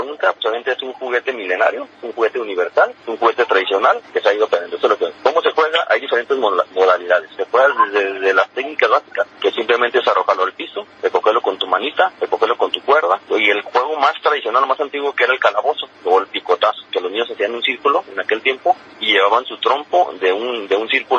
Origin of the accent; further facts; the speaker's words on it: Jalisco, Mexico; que yo soy de Jalisco